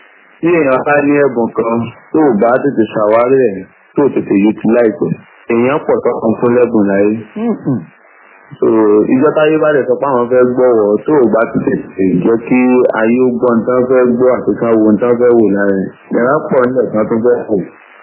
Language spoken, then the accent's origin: Yoruba; Ibadan, Oyo, Nigeria; born there; A bí mi ní ìlú Ìbàdàn ní ọdún díẹ̀ sẹ́yìn.